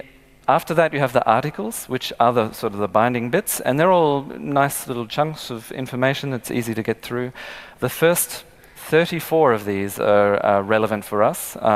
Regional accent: Australia; I am another Australian, but I've been living here long enough to learn to speak a little more slowly.

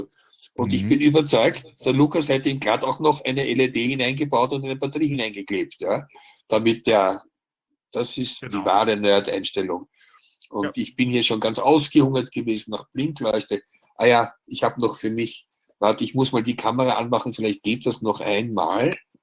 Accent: Vienna, Austria; ich komme ja in Wirklichkeit aus Wien

